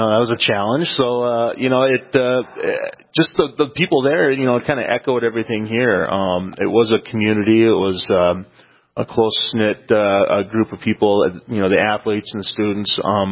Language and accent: English; Carrington, North Dakota, United States; growing up in a small community where, everybody, and just the tightness, everybody's rooting for you.